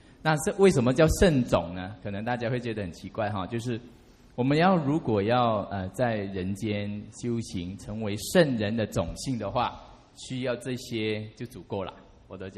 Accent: Malaysia; now in China; 在福岩，我刚从马来西亚来的时候，其实我都觉得哦，福岩哈，个导师的地方应该是非常哦，很庄严，很殊胜。

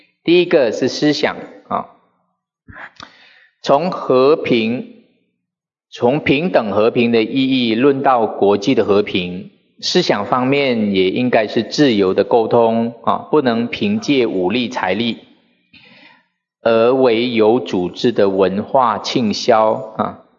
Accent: Sabah, Malaysia; moved away; also born or lived in Kuala Lumpur; 是沙巴、啊、我以前到吉隆坡去读书的时候呢，因为吉隆坡是另外一个岛屿嘛、啊、吉隆坡是我们的首都，很先进。

